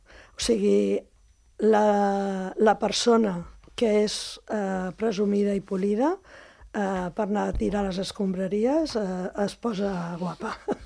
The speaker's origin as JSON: {"language": "Catalan", "town": "Barcelona", "region": "Catalonia", "country": "Spain", "said": "jo sóc de Barcelona i sembla una tonteria, però no ho és. O sigui, al ser una ciutat gran, aquestes coses no, jo no les he viscudes."}